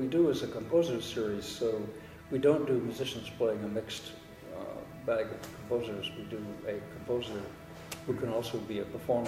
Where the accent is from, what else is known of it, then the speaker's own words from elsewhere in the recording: Atlanta, Georgia, United States; because I grew up in Atlanta